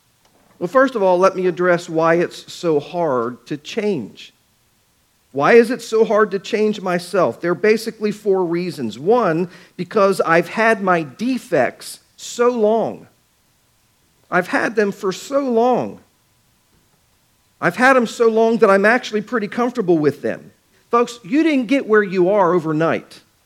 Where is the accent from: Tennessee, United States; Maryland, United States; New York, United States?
Maryland, United States; Baltimore; I like baseball. I grew up in Baltimore. I've been watching Major League Baseball games, Baltimore Orioles, since I was 8 years old.